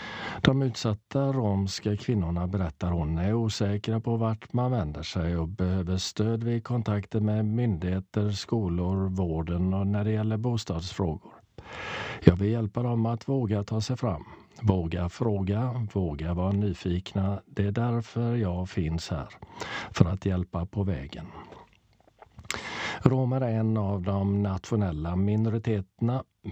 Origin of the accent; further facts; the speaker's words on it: Sweden; Jag är uppvuxen i Sverige och har inget annat land, men har ändå råkat ut för mobbning och diskriminering för att jag är rom.